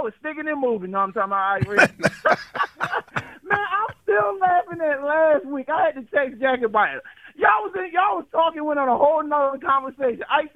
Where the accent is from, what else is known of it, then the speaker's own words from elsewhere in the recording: Philadelphia, Pennsylvania, United States; from Brewery Town.